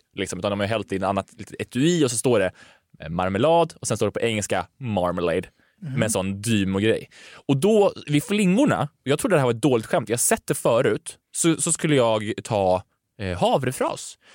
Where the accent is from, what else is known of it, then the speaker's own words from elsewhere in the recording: Karlstad, Värmland, Sweden; Jag är från Karlstad, så vi åkte till Göteborg.